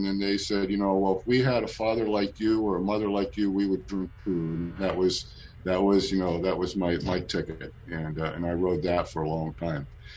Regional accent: Long Beach, California, United States; also born or lived in Yorba Linda / Fullerton; I moved from Yorba Linda to Fullerton to Long Beach, and I love Long Beach. I tore that city up. I went to junior high and high school in that city

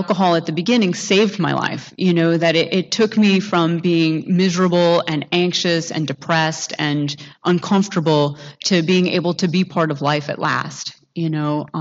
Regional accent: Massachusetts, United States; I grew up on the East Coast. … south of Boston. Irish family.

